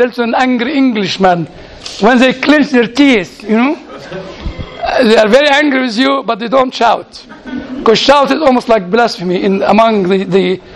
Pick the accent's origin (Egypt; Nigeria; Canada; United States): Egypt; I said to him, I come from Egypt. And in Egypt, under Islam, I learned I have one life.